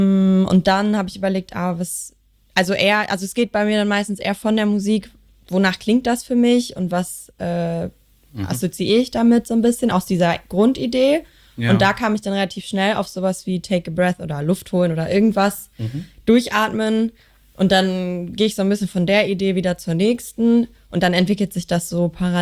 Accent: Bochum, North Rhine-Westphalia, Germany; Bochumerin, ja.

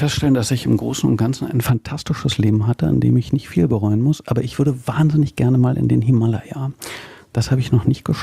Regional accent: Berlin, Germany; als Berliner schmeiße ich mal Flitzpiep in den Ring.

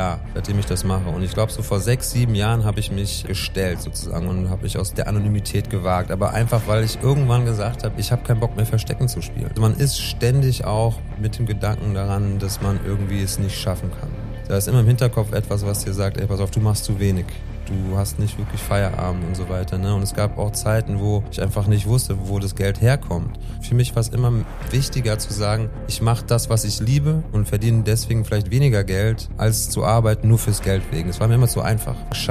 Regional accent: Frankfurt, Hesse, Germany; Und hier in Frankfurt, ich bin in Frankfurt groß geworden

